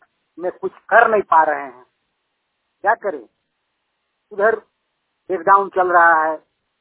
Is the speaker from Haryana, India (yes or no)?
no; Palamu, Jharkhand, India; और हमारा झारखंड में दो तीन पॉजिटिव पाए गए हैं। रांची जिले में पलामू में हमारा कोई पॉजिटिव नहीं है, हमारा गांव में कोई नहीं है।